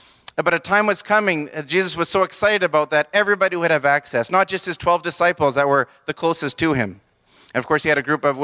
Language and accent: English; Saint-Pierre, St. Pierre & Miquelon; I come from Saint-Pierre. I've been born and raised in Saint-Pierre my whole life. We're not naturalized French people, though.